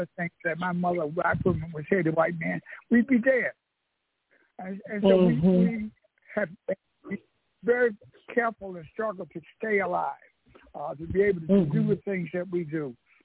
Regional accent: Bogalusa, Louisiana, United States; I can remember when I was growing up in Bogalusa, Louisiana, which is the home of the Deacons

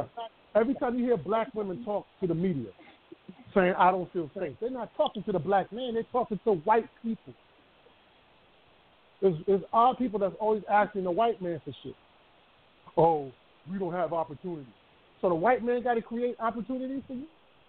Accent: Mount Vernon, United States; Mount Vernon, I grew up in Mount Vernon since 1973. Mount Vernon always been segregated like that.

